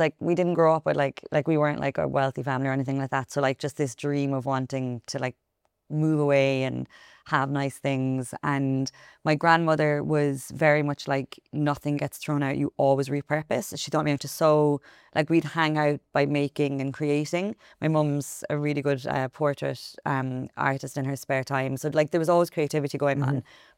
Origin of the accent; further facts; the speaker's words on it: Ireland; as Irish people as well, coming from a colonized country